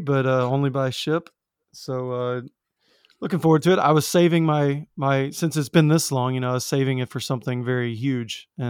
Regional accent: Birmingham, Alabama, United States; I was taken to the … show that was in my hometown, Birmingham, Alabama.

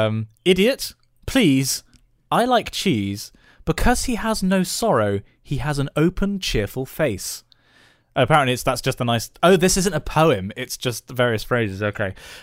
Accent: United Kingdom; I'm British Ghanaian, so I speak more than one language.

